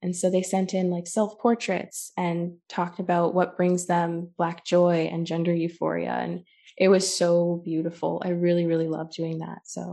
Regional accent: Brantford, Ontario, Canada; in my hometown of Brantford, Brant, and Six Nations

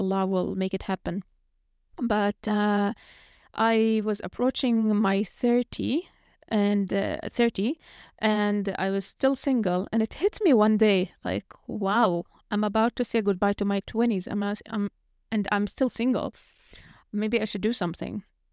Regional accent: Palestine; moved away as an adult; also born or lived in Jordan; So I'm originally from Palestine. I went to Jordan to study Sharia.

